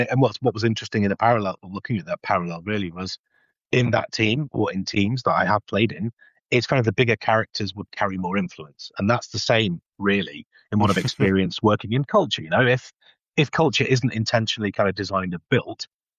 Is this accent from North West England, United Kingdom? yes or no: yes; North West England, United Kingdom; I'm born and raised in the Northwest in Cheshire.